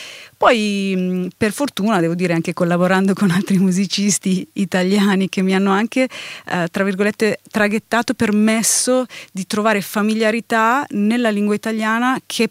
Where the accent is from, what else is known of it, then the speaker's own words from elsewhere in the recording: United States; born there; first language en; Italian is a second language; io sono bilingue, sono nata negli Stati Uniti, poi in realtà la mia prima lingua adesso è l'italiano, però la lingua della mia creatività, della mia madrelingua, la chiamo madrelingua perché è legata alla mia madre